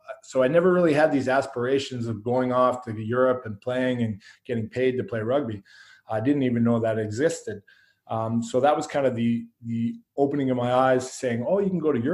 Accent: Squamish, British Columbia, Canada; I'm some skid from Squamish out in the West Coast

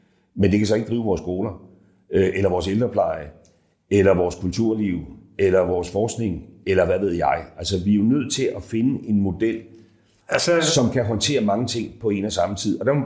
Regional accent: Græsted, Capital Region of Denmark, Denmark; forestille sig, at staten ultimativt havde ansvaret for at drive en akutplejehjemsplads op i Græsted, hvor jeg kommer fra.

